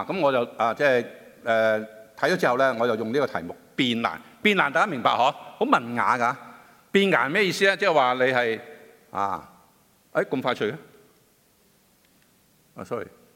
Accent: Hong Kong; 我哋香港人俗啲所讲俾人哋屈，系咪？

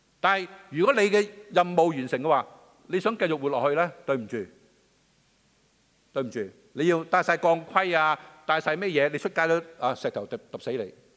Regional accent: China; 咁啲係中國人嘅諗法啦，但係我中國人

